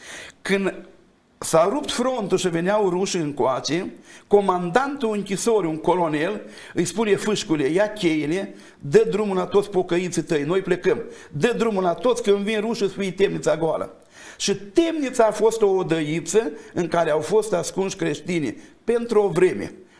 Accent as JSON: {"language": "Romanian", "country": "Romania", "said": "Dar acum eu sunt român, sunt naționalist, foarte naționalist, și cred că cu națiunea asta Dumnezeu a avut un plan."}